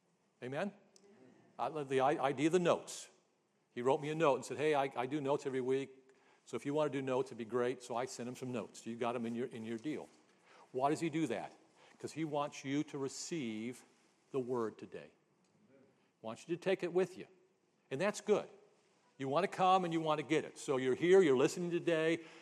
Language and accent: English; Oregon, United States; I grew up in the Northwest, up in the mountains of Oregon, the Blue Mountains